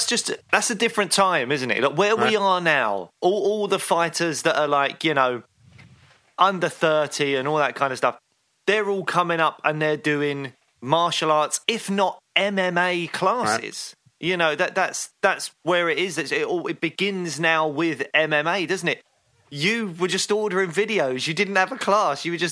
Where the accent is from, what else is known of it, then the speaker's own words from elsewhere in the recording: London, United Kingdom; I grew up in Peckham, which was a rough place to grow up.